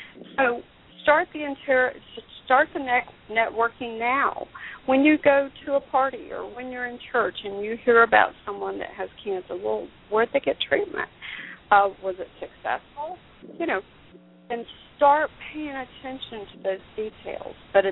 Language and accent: English; North Carolina, United States; there are two major facilities in my hometown in North Carolina, too.